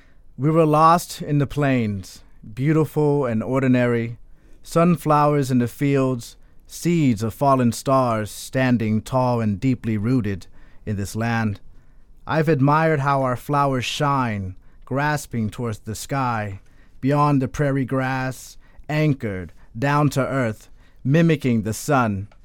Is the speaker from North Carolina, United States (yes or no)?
no; Texas, United States; I am originally from Texas. I moved here in 2001.